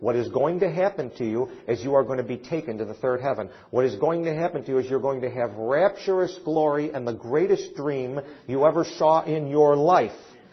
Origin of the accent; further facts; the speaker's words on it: Kansas, United States; Well, I mean, I'm from Kansas. Show me.